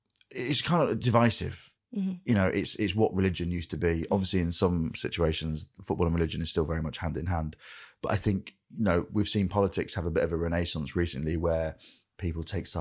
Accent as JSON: {"language": "English", "town": "Grimsby", "region": "Yorkshire and the Humber", "country": "United Kingdom", "tie": "born or raised there", "said": "growing up in Grimsby, there was a lot of wet breaks."}